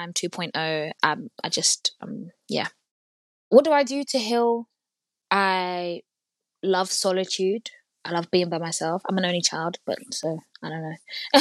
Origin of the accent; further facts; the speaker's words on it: Nigeria; I'm also Nigerian